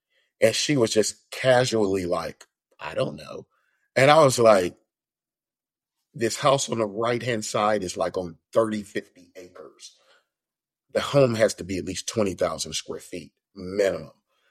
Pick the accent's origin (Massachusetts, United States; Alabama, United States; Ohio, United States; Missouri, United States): Alabama, United States; Mobile; now in Texas, United States; But from Mobile, Alabama, so I'm a Bama guy, roll tide, that probably burned a lot of ears. But anyway, been in Texas for what now, 25 years.